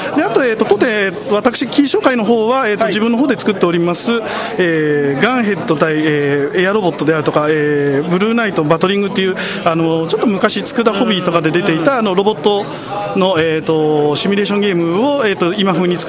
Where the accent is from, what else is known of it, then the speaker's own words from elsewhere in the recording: Hamamatsu, Shizuoka, Japan; 自分も浜松の人間なので